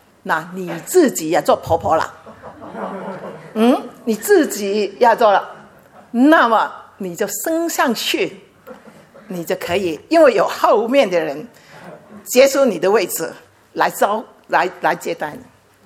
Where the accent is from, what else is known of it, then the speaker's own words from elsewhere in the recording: Chaozhou, Guangdong, China; 他也知道我是潮州人呐